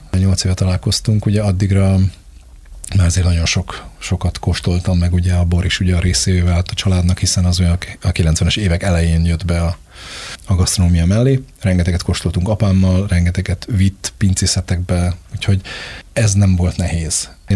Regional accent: Budapest, Hungary; bár alapvetően budai gyerek vagyok

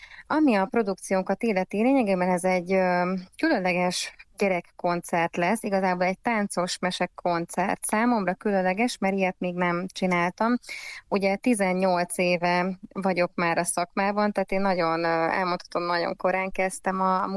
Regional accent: Zala, Hungary; én amúgy zalai származású vagyok

